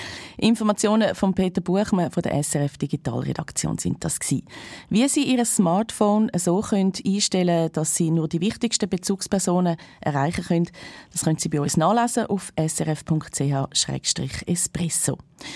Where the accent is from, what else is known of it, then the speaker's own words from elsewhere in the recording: Switzerland; auch bei uns in der Schweiz